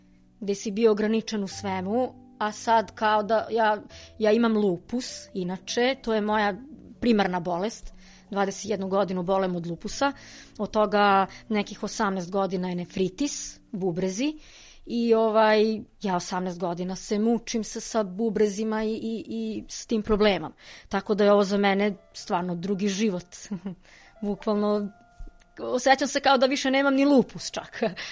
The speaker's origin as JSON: {"language": "Serbian", "town": "Kruševac", "region": "Rasina District", "country": "Serbia", "said": "iz Kruševca sam."}